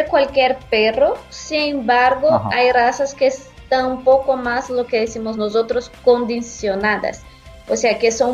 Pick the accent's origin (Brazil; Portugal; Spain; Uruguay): Brazil; Spanish is a second language; moved away as an adult; now in Panama; creo que por mi acento ya lo saben, yo soy brasileña.